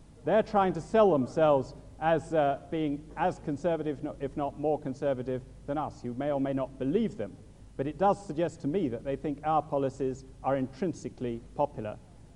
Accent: England, United Kingdom; As an English person, I just thought that we don't have to prove that.

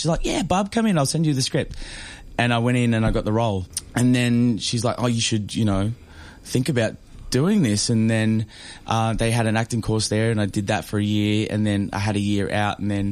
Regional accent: Sydney, New South Wales, Australia; So I'm from Sydney. I grew up in a little suburb called La Perouse, which is an Indigenous community. I'm Indigenous, for those who don't know.

